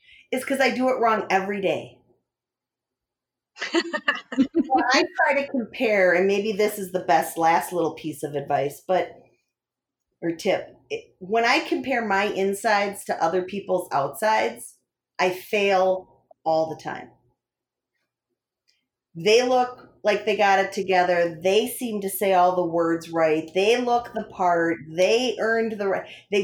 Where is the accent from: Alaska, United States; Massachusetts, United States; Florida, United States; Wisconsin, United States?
Wisconsin, United States; accent: Wisconsin; You can tell I'm from Wisconsin when I say, you know, those kind of things.